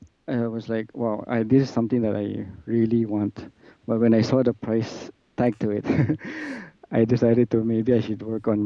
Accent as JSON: {"language": "English", "country": "Philippines", "lives_now": "Malaysia", "said": "Okay, I'm actually from the Philippines."}